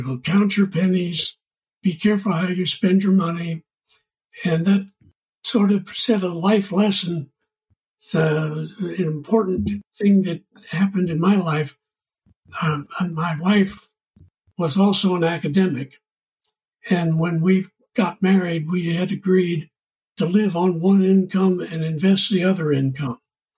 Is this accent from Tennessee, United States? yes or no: yes; Oak Ridge, Tennessee, United States; I grew up in Oak Ridge, Tennessee, which is the atomic city. And it was a wonderful place to grow up.